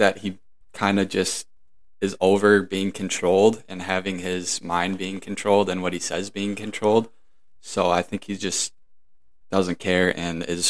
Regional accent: East Bethel, Minnesota, United States; So East Bethel, Minnesota. Went to high school in Forest Lake with my fellow Zach Ruger here.

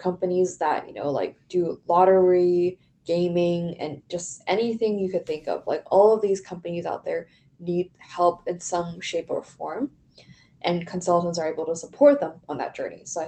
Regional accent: Vancouver, British Columbia, Canada; also born or lived in Toronto; a little bit about myself. I grew up in Vancouver, went to high school in Vancouver, and then for college, I decided to go to the University of Toronto

